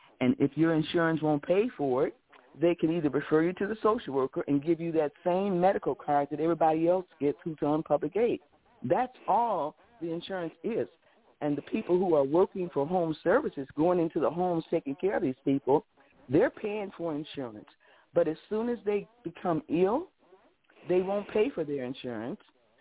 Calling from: Chicago, Illinois, United States; here in Chicago.

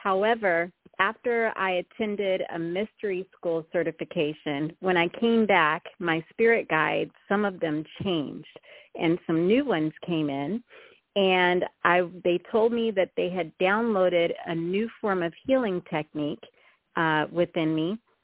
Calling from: West Hills, California, United States; I'm calling from West Hills in Southern California with this miserable rain.

